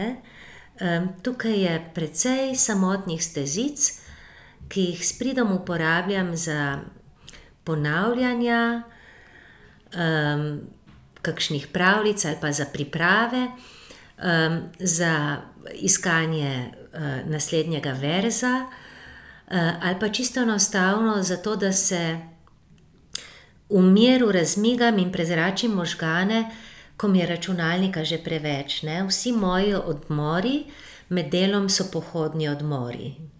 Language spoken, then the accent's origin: Slovenian; Littoral, Slovenia; Prihajam z Primorske in mislim, da je ta primorski žig, ta primorski pečat globoko, globoko v meni.